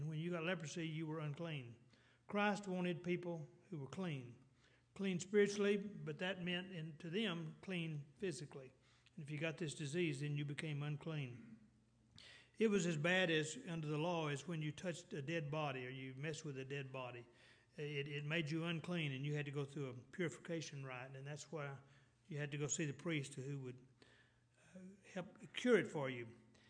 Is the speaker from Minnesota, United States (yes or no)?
no; Texas, United States; accent: Texas; not my Texas accent.